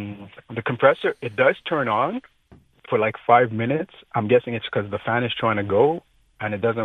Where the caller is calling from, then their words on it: Bois-des-Filion, Quebec, Canada; Bois de Filion.